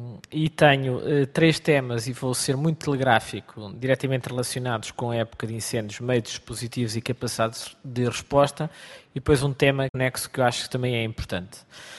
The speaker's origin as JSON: {"language": "Portuguese", "region": "Viseu", "country": "Portugal", "said": "Eu sou de Viseu e sei bem o flagelo que o meu distrito de nascimento tem"}